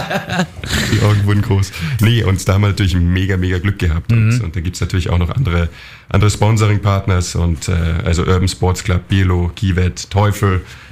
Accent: Austria; Ich bin ja Österreicher.

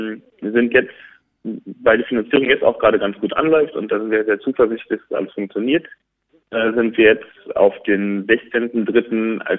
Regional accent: Germany; Und ich will dem Ganzen ein bisschen nachgehen und eigentlich mein Heimatland dann wieder quasi neu kennenlernen.

